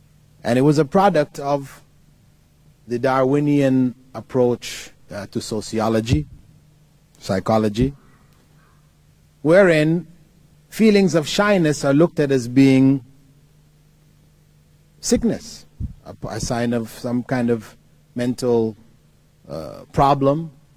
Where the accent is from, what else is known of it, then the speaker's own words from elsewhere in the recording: Canada; At any rate, my parents migrated to Canada. What I can recall of growing up in Canada, primary and secondary education, is having to go swimming naked.